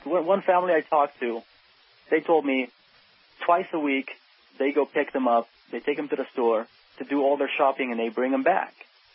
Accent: Iraq; we're from Iraq, obviously.

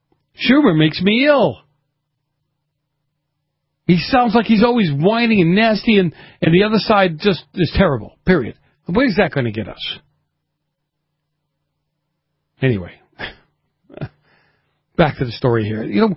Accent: Boston, Massachusetts, United States; My family, I grew up in Boston. I grew up in a Democrat household.

